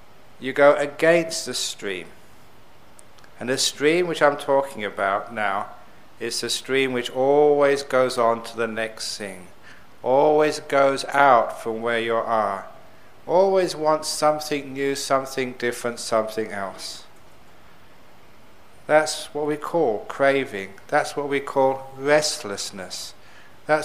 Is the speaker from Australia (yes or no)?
yes; Perth, Western Australia, Australia; And in my hometown of Perth, that little book which we're giving out, The Basic Method of the Meditation, the green one there, that is in many doctors' surgeries throughout Perth.